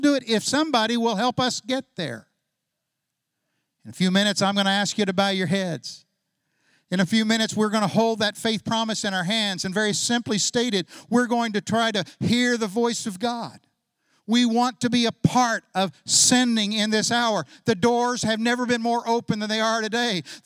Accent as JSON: {"language": "English", "town": "Oklahoma City", "region": "Oklahoma", "country": "United States", "tie": "born or raised there", "said": "I was born and raised in Oklahoma City. To go to a town of 12,000 was like a totally different world for me."}